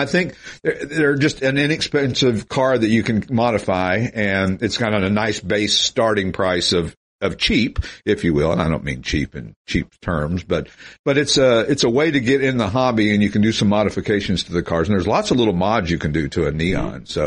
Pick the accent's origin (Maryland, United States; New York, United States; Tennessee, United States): Tennessee, United States; One of the, my most fun times growing up in East Tennessee was the the Lawson McGee Library in downtown Knoxville.